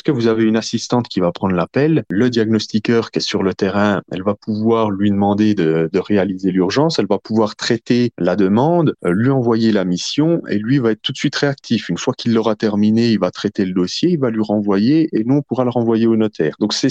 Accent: Belfort, Bourgogne-Franche-Comté, France; j'ai 32 ans. Je suis originaire de Belfort. J'ai grandi à Belfort. Je suis vraiment un Belfortin pure souche.

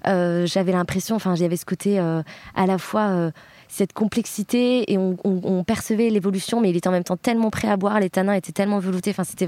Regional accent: Bordeaux, Nouvelle-Aquitaine, France; je suis la fondatrice de Humble Wine. Je viens de Bordeaux. J'ai grandi à Bordeaux, j'ai étudié en Suisse, dans une école hôtelière. J'ai travaillé un peu en Allemagne en marketing digital. Et ensuite, je suis revenue me spécialiser dans le monde du vin à Bordeaux.

